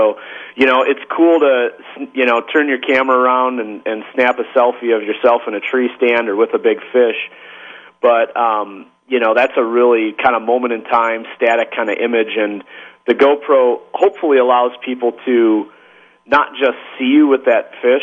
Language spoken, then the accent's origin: English; Wisconsin, United States; and I'm from Wisconsin, so just across the lake from you guys, and so I grew up doing this stuff